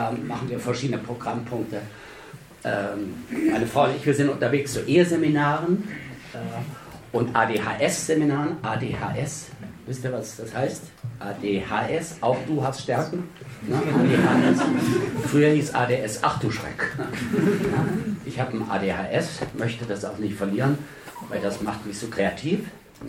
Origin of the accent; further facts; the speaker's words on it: Calden, Hesse, Germany; Und ich komme aus Calden bei Kassel.